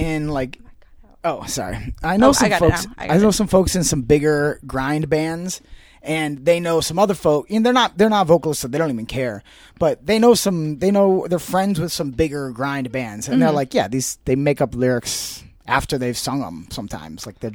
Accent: Ohio, United States; And El Paso and in my home state of Ohio, in Dayton, Ohio.

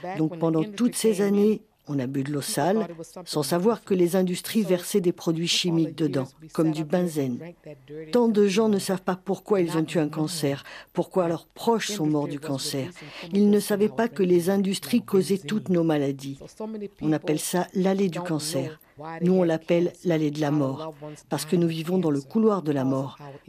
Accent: St. James, Louisiana, United States; Quand j'ai grandi à St. James, il n'y avait aucune usine et il y avait surtout des champs de canne à sucre.

